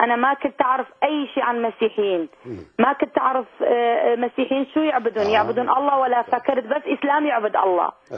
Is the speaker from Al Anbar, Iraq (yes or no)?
no; Kurdistan Region, Iraq; Arabic is a second language; أنا كردية من الشمال العراق. أنا آسف إذا لغتي العربية مو كلش مضبوط مثلكم،